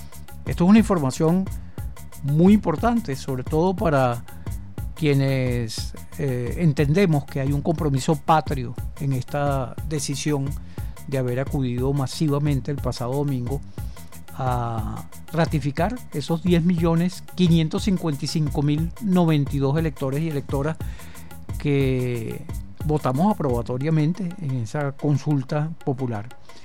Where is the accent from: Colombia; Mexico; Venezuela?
Venezuela; como comprometidos venezolanos en el porvenir de nuestra patria